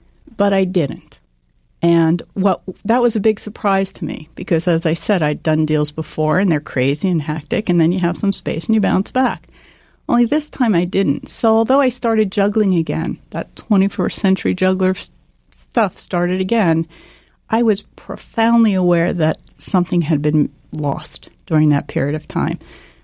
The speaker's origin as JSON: {"language": "English", "region": "New Jersey", "country": "United States", "tie": "born or raised there", "said": "I mean, I grew up here in New Jersey. I went to school at NYU."}